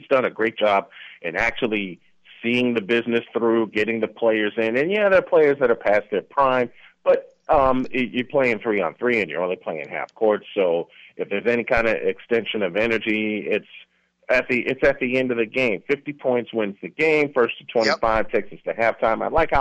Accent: Chicago, Illinois, United States; so, I'm from Chicago. We had the Chicago Sting for the longest time

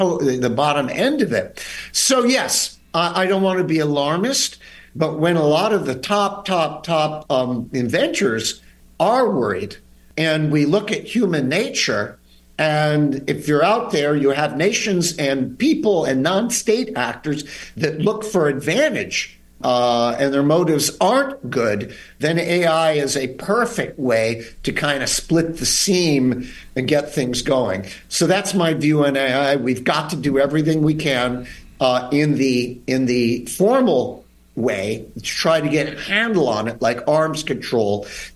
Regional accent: Chicago, Illinois, United States; and I grew up with in Chicago with going to games with Ernie Banks and Ron Santo

